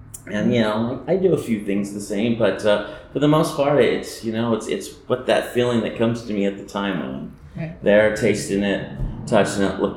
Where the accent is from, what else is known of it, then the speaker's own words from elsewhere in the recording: Santa Maria, California, United States; now in Paso Robles, United States; I'm from Santa Maria, so it wasn't that far. But it is a world of difference. Moved here.